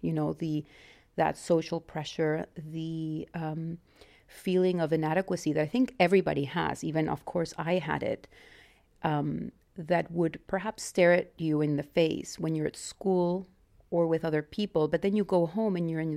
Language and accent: English; Mexico; And growing up in Mexico, it's not really, as a woman, it's really hard to see that one can do both.